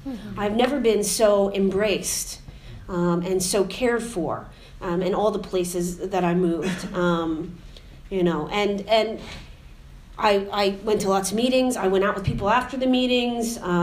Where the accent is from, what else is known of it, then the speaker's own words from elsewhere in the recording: United States; I'm American, so I could stand up at any time.